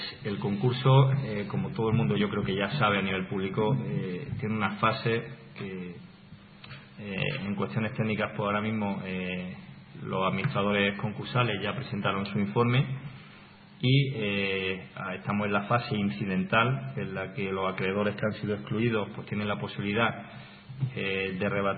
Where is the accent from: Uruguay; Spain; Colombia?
Spain; Granada, Andalusia; como granadino, es verdad que echo un poco en falta esa rotundidad y esa unanimidad